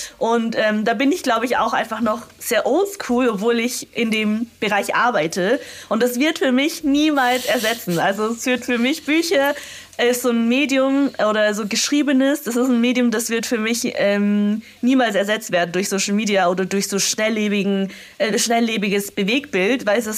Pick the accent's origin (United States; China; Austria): China; born there; German is a second language; es ist nicht per se meine Muttersprache in dem Sinne, weil ich das nicht als erste Sprache gelernt habe und auch nicht in dem Land geboren bin. Also ich bin ja auch nicht in Österreich oder in einem deutschsprachigen Land geboren, ja, sondern in China.